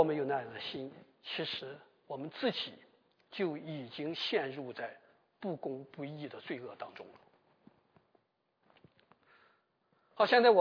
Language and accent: Chinese; Shandong, China; 我们山东人管那个东西叫引子